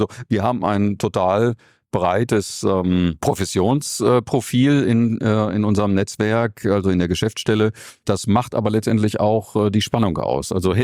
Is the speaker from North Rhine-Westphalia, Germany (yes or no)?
yes; Paderborn, North Rhine-Westphalia, Germany; Jetzt komme ich natürlich aus Paderborn